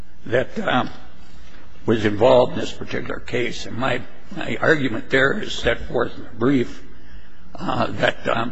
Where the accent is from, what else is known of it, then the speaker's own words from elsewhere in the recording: Helena, Montana, United States; I'm from Helena.